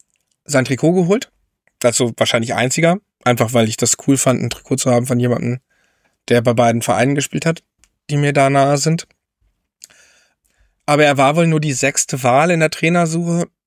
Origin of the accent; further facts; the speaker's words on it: Hanover, Lower Saxony, Germany; Ich komme ja, wie gesagt, aus Hannover.